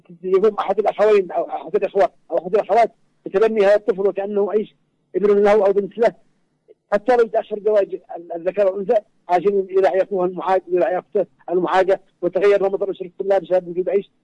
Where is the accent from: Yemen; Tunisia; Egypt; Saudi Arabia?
Yemen; والدول الآن عندنا في اليمن تنتشر بشكل كبير